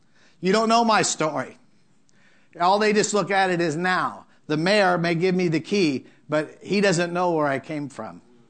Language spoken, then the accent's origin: English; Los Angeles, California, United States; born there; I was born in Skid Row, downtown Los Angeles, at Our Lady of Loretto's Hospital.